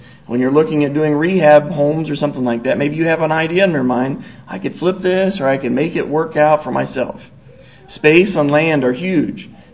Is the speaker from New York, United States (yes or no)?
no; Colorado, United States; born there; I love Colorado. I was born in Colorado. Someday I'd like to be back in Colorado.